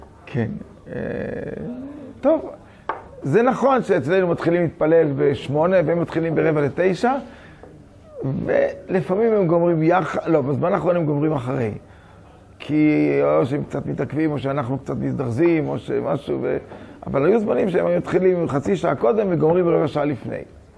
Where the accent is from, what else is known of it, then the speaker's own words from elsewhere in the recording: Kiryat Motzkin, Haifa District, Israel; born there; אני נולדתי בקריית מוצקין, היו שם מעט מאוד דתיים